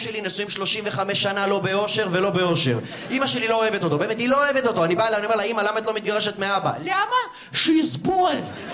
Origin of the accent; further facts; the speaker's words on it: Russia; אם יש כאן מישהו בעולם שלא יודע, אז אני רוסי. מי עוד רוסי פה?